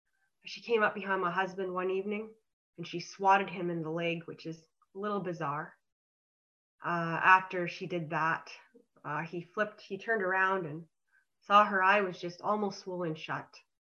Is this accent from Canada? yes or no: yes; Calgary, Alberta, Canada; now in Okanagan, Canada; We're from Calgary, and now we live in the Okanagan, British Columbia.